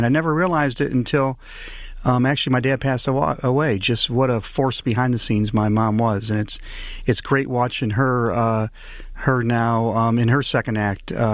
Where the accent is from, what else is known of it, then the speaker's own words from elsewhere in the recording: Detroit, Michigan, United States; My dad, I grew up on the same block on the northeast side that my mom and dad were raised on.